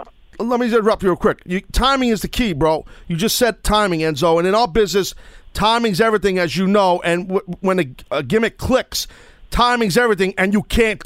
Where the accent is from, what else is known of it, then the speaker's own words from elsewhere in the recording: New York, United States; accent: New York; my voice, you know, my New York accent, it just screams. I couldn't do nothing about it.